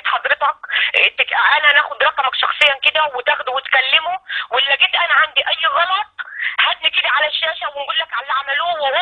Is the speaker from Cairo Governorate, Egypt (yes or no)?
no; Beheira, Egypt; انا من البحيره، من فرع الدرنجات.